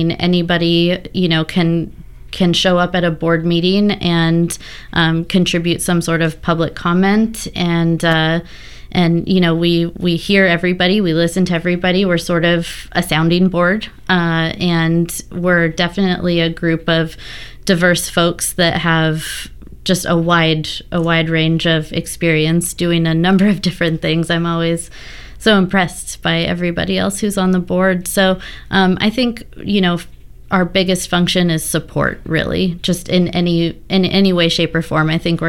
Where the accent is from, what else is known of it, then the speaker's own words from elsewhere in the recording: Pasadena, California, United States; I'm from the Los Angeles area, from Pasadena, California.